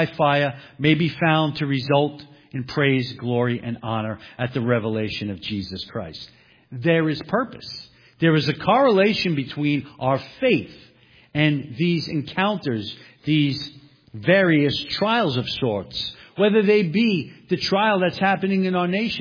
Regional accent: Brooklyn, New York, United States; I'm originally from Brooklyn.

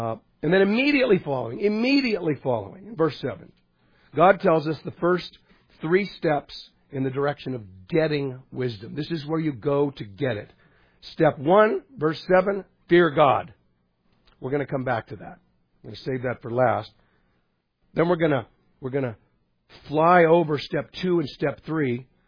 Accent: Burbank, California, United States; born there; Someone asked me today, Where are you from? Where were you born? I said, I was in Burbank.

